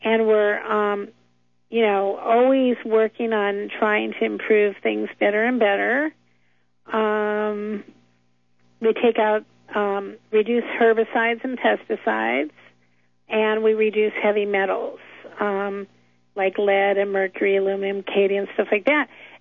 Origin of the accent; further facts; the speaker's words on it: San Fernando Valley, California, United States; I remember growing up in California in the San Fernando Valley, you know.